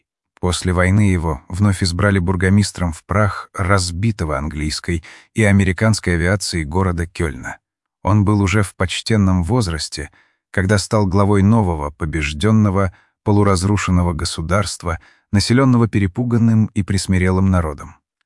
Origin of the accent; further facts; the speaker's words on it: Siberia, Russia; я из Таежной Сибири